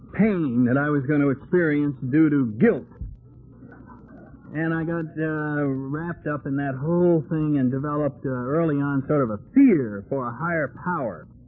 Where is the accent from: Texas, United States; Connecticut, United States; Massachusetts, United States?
Connecticut, United States; I came from Connecticut, and I thought, Vermont, my God, look how cold and north that is. And I'm from Connecticut, so you can see how what a reputation Vermont had.